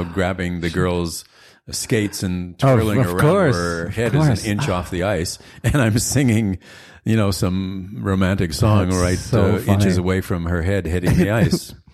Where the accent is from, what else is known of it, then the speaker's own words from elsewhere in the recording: Winnipeg, Manitoba, Canada; I grew up in Winnipeg, graduated from the University of Manitoba with a BA, and couldn't wait to get out of Winnipeg.